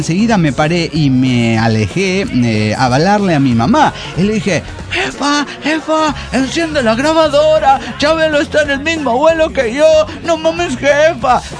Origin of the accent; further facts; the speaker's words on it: Irapuato, Guanajuato, Mexico; also born or lived in Guadalajara; now in Querétaro, Mexico; México. Me registraron en Durango. Crecí en Irapuato. O Guanajuato, ajá, y ahora vivo en Querétaro.